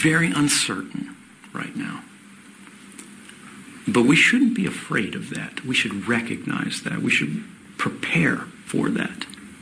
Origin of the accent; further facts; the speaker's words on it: United States; there are a lot of reforms that I feel, as an American, desperately need to be made.